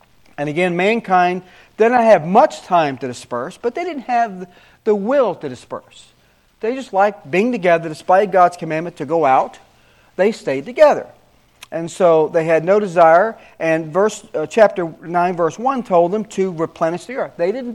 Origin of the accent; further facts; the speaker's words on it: Alabama, United States; Because I'm from Alabama. Alabamians don't speak foreign English as a foreign language to us.